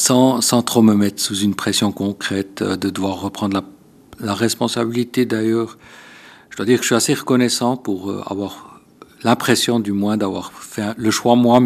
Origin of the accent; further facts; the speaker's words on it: La Chaux-de-Fonds, Neuchâtel, Switzerland; born there; C'est parce que je suis né à La Chaux-de-Fonds.